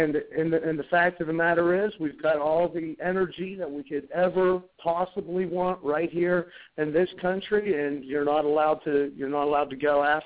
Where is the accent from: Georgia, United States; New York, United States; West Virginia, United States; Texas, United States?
West Virginia, United States; I'm from West Virginia originally.